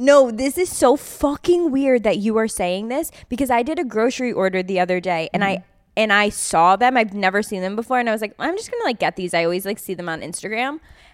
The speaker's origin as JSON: {"language": "English", "region": "New York", "country": "United States", "said": "And as a New Yorker, I just like am not expecting people to talk to me ever"}